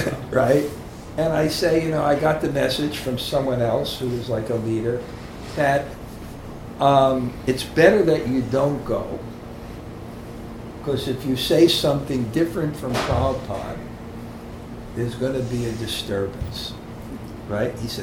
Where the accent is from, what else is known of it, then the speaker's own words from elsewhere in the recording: India; English is a second language; I felt, I'm going to say honestly, like my fortune of growing up in India in Krishna consciousness for like 40 years